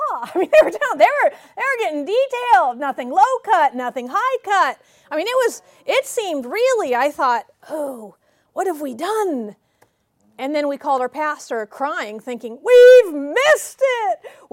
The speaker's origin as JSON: {"language": "English", "region": "California", "country": "United States", "said": "I mean, we're from California, where it's rather liberal, and people wear whatever"}